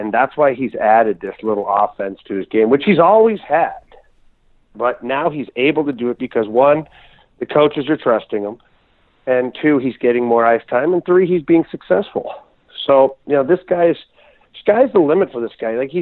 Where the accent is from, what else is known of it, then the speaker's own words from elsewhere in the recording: Ottawa, Ontario, Canada; I played forward as a young player in growing up in Ottawa